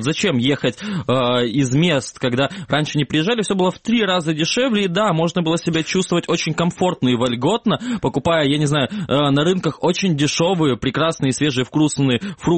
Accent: Kerch, Crimea, Ukraine; Я из Керчи, попробуйте меня запугать.

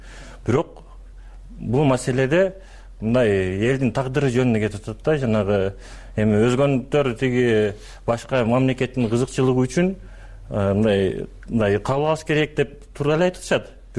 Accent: Uzgen, Osh Region, Kyrgyzstan; Экинчиден мен мисалы үчүн ошо Кемпир-Абадтын жээгинде төрөлүп өскөндүн да. Биз мисалы үчүн өзгөндүктөр же кара суулуктар өз суроолоруна жооп алган жок.

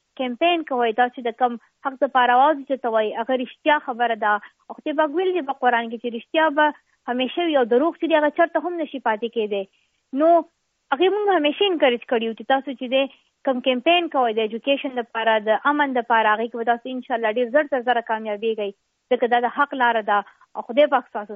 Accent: Khyber Pakhtunkhwa, Pakistan; زه په دې خبره باندې فخر کوم چې زه د سوات نه یم

